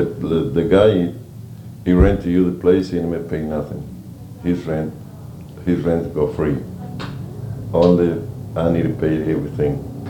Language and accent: English; Victoria, Texas, United States; Yeah, all from Texas. We come down here from Victoria, Texas.